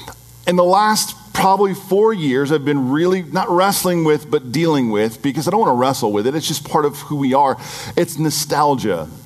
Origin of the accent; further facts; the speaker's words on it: Pinole, California, United States; We went to San Francisco, but on the way through, I drove them through my hometown of Pinole.